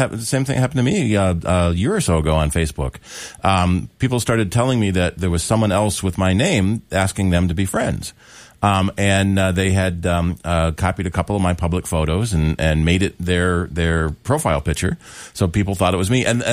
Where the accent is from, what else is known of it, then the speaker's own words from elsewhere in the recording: Beirut, Beirut Governorate, Lebanon; I grew up in Beirut in the 80s. I lived through a war.